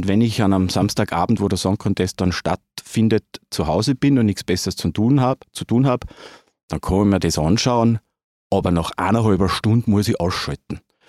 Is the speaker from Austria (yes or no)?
yes; Austria; Aber dann als Österreicher ist es, reicht es mir einmal